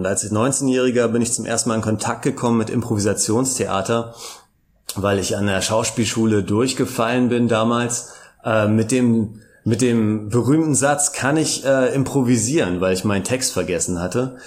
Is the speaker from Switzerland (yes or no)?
no; Hamburg, Germany; ich bin ursprünglich Hamburger und lebe jetzt zwischen Brüssel und Köln, pendel, bin sogenannter Grenzgänger